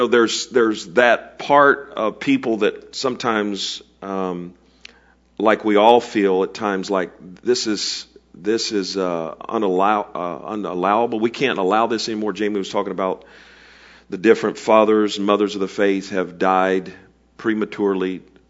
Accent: Fort Myers, Florida, United States; Thomas Edison has a winter home in the town that I grew up in Fort Myers.

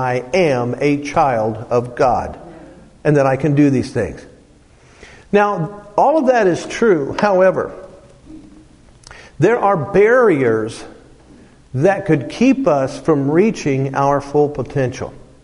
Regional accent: Dayton, Ohio, United States; See, I'm from Dayton, Ohio. The people in Dayton, Ohio need me to come to that place of fully comprehending my potential.

